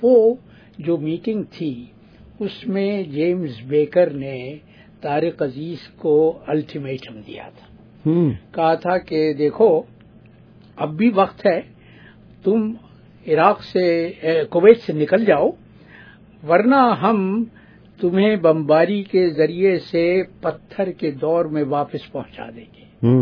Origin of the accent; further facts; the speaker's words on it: Delhi, India; born there; میں جس شہر میں پیدا ہوا تھا دلی میں